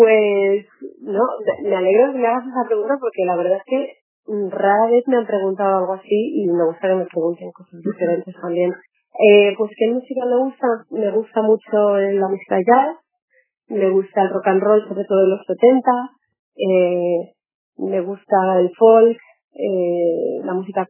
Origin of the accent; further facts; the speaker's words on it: Spain; yo soy española palestina, pero toda la identidad palestina la he ido descubriendo a partir prácticamente de los 19-20 años.